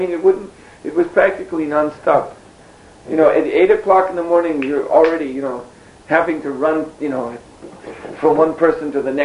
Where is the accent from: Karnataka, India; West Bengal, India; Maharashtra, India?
West Bengal, India; we're monks from India, we're from Bengal.